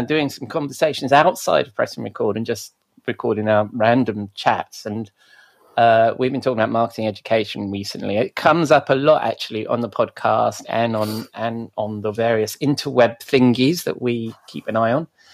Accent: England, United Kingdom; But I must complain about the weather, being English

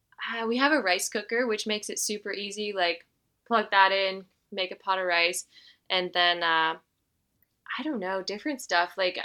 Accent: California, United States; And then I grew up in Northern California.

